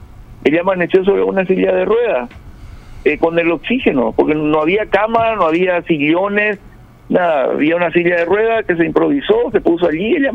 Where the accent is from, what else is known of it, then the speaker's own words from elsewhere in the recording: Asunción, Paraguay; Nosotros que somos aquí de Asunción, de repente, del departamento central o del lugar así cercano